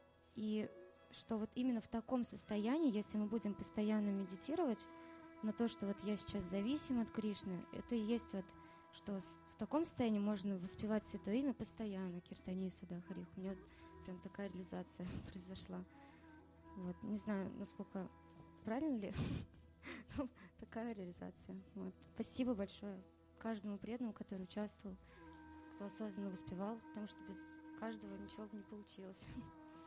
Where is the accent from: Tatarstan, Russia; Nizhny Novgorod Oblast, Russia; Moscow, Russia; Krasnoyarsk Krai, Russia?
Tatarstan, Russia; Kazan; я из Казани.